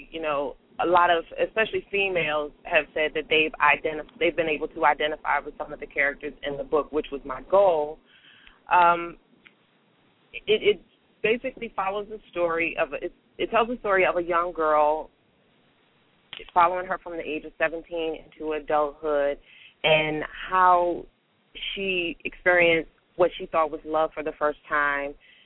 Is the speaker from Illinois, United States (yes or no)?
no; Philadelphia, Pennsylvania, United States; Well, as you already know … I'm from Philadelphia.